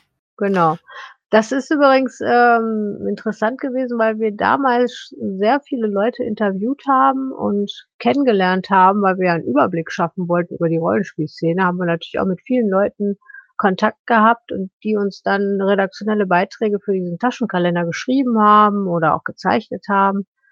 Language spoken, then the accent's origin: German; Essen, North Rhine-Westphalia, Germany; born there; now in Moers, Germany; Also ich bin in Essen geboren. Und ich arbeite auch in Essen, aber ich wohne in Moers.